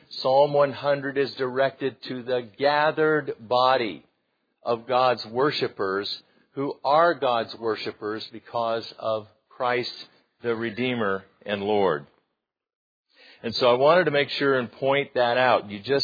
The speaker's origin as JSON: {"language": "English", "country": "United States", "said": "We have a visitor from the United States today, as I'm from the United States"}